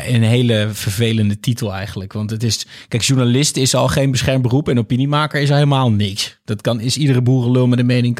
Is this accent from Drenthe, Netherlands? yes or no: no; Overijssel, Netherlands; Ja, opgegroeid in Twente.